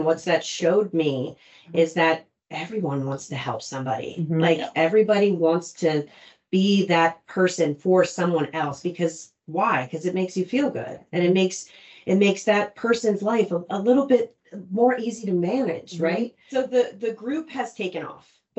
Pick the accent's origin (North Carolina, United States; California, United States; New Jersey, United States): New Jersey, United States; Galloway; So we grew up in Galloway, went to Epsigami.